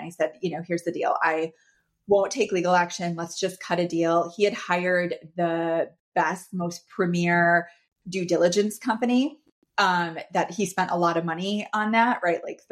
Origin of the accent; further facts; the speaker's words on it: Minneapolis, Minnesota, United States; I was going to be flying back to my hometown, Minneapolis, Minnesota, to see family.